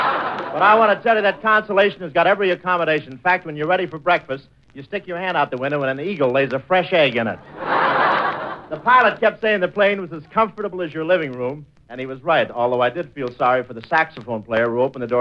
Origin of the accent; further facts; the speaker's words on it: Cleveland, Ohio, United States; Well, here I am in my hometown, Cleveland. Cleveland is all decorated for the sesquicentennial.